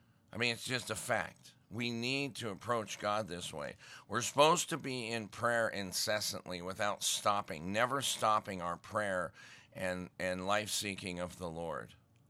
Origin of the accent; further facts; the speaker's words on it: Montana, United States; I grew up in Mormon Valley in Montana.